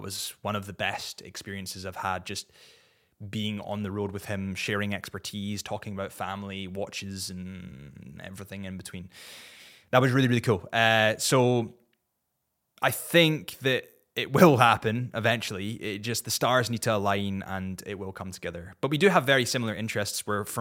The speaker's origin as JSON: {"language": "English", "region": "Scotland", "country": "United Kingdom", "said": "This one specifically has a thistle on it, and obviously being Scottish, thistle."}